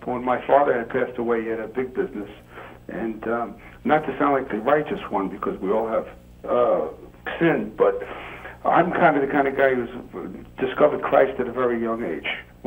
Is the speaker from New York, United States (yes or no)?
yes; Brooklyn, New York, United States; I'm from Brooklyn, New York.